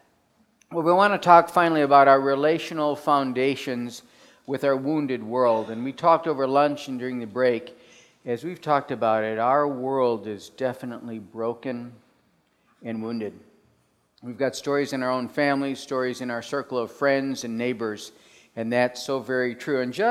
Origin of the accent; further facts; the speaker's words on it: Louisiana, United States; born there; moved away; Yeah, I was born in Louisiana. Some of you folks, I didn't stay there long. I got out just as quick as I could.